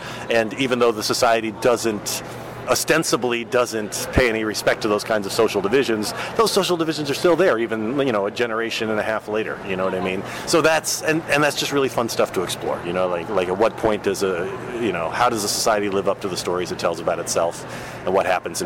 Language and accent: English; Texas, United States; I grew up in Texas. I loved westerns, I loved samurai movies, I was 8 when Star Wars came out.